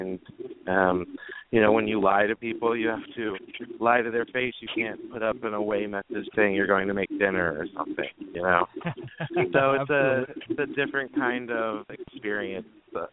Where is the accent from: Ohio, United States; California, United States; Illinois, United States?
Ohio, United States; Dayton; I am from Dayton, Ohio, but I've lived all around and played orgs and live reality games all around the country.